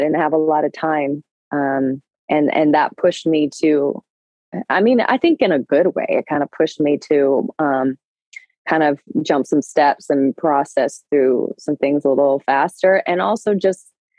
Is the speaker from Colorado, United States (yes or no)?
yes; Colorado, United States; also born or lived in California; It reminded me of Colorado a lot because that's where I grew up, though.